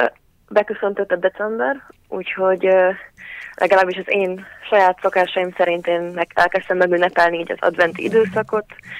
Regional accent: Szeged, Csongrád-Csanád, Hungary; milyen jó volt így a barátaimmal otthon Szegeden bulizni, iszogatni

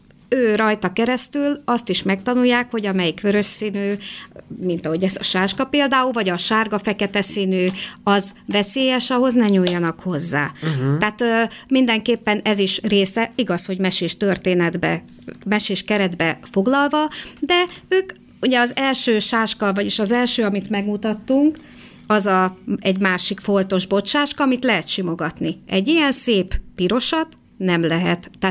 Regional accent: Great Hungarian Plain, Hungary; Hát el kell, hogy mondjam, hogy az Alföldön nőttem föl. Abban az időszakban voltam gyerek, nem ma, amikor az amerikai szövőlepke invázió volt.

